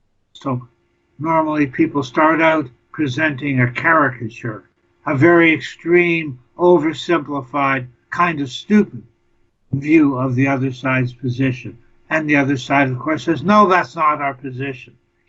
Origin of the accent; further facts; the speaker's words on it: Canada; born there; So I'm a Canadian by birth